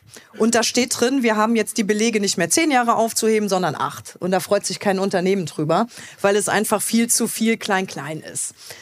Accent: Trier, Rhineland-Palatinate, Germany; ich bin Rheinland-Pfälzerin, ich komme aus Trier

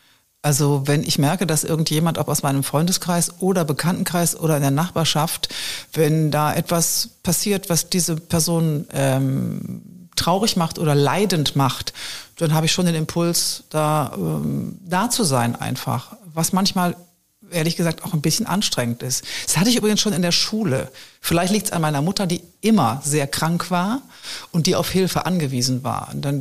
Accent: Düsseldorf, North Rhine-Westphalia, Germany; Ich komme aus Düsseldorf, natürlich halte ich zu Fortuna.

